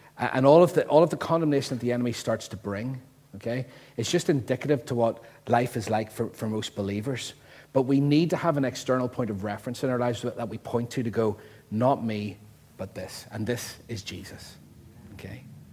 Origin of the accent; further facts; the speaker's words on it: Northern Ireland, United Kingdom; for those of us who can remember growing up in the Troubles?